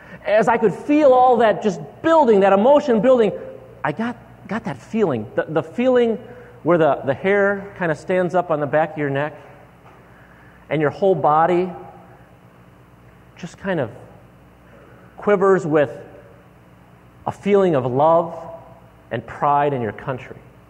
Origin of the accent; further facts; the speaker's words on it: DeMott, Indiana, United States; No, I'm not from Grand Rapids. I'm from DeMott, Indiana.